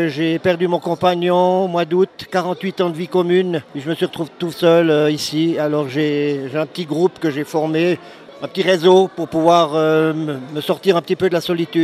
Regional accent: Le Locle, Neuchâtel, Switzerland; Je suis d'ici, du Locle. Pure souche.

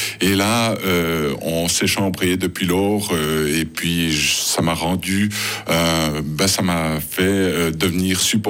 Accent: Langnau, Bern, Switzerland; je suis originaire de Langnau, donc une sympathie aussi pour le club de Langnau.

